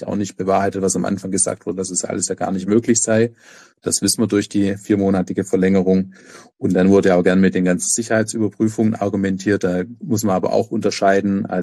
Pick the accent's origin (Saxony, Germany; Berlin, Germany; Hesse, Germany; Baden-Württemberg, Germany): Baden-Württemberg, Germany; jetzt Big Neckar Westheim in Baden-Württemberg, ganz in der Nähe meiner Heimat.